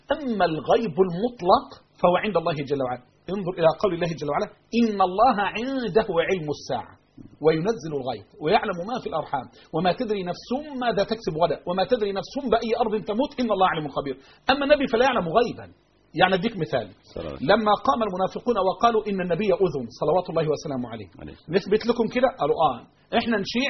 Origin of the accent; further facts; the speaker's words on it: Egypt; إن إحنا شعب مصري بالذات شعب طيب جدا